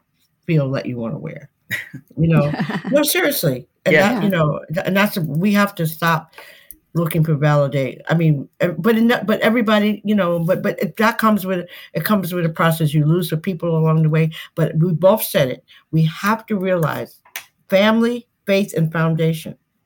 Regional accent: Westbury, New York, United States; I'm originally from Westbury, Long Island. My parents were like 40 years old when they had me.

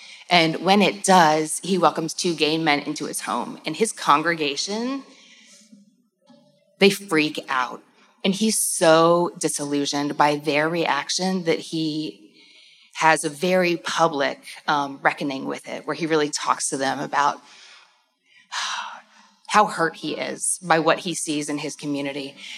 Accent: Louisville, Kentucky, United States; And y'all, I'm from Louisville, Kentucky, which is, you know, the South is not a monolith. That is its own place. I can almost see Indiana from my house.

